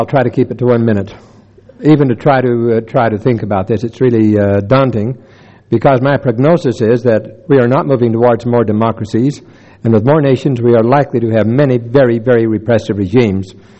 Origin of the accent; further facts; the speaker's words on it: Blanding, Utah, United States; just about the size of the one I grew up in Blanding, Utah